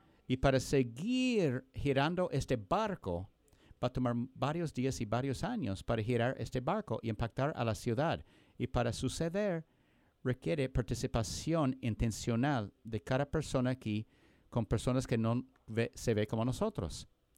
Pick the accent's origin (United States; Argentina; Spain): United States; Joplin, Missouri; Yo me crecí en Joplin, Missouri.